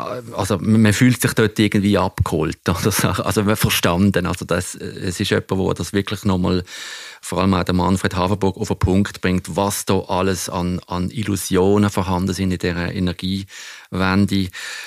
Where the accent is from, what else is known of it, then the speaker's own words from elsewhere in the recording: Basel, Basel-Stadt, Switzerland; Ich bin in Basel, in der Nähe von Basel aufgewachsen.